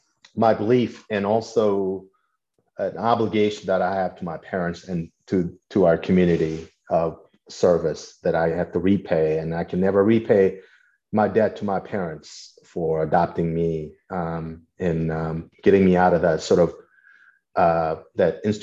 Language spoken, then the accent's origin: English; South Korea; I was born and raised in South Korea. My father is African American and my mother is Korean.